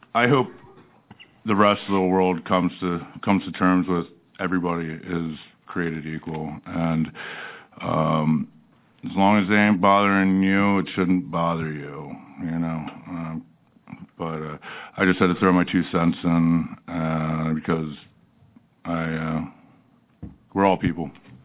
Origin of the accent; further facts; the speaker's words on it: Philadelphia, Pennsylvania, United States; now in Fairbanks, United States; I am proud to say I live in Fairbanks. I loved where I grew up in Philadelphia.